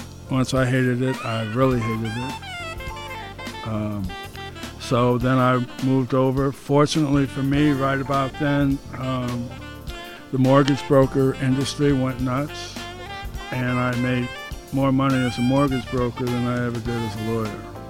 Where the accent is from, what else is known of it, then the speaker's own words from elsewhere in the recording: Ohio, United States; also born or lived in Chicago, United States; I was born in Chicago, Illinois, moved at the tender age of 6 months to Ohio, and I've always considered myself a Buckeye.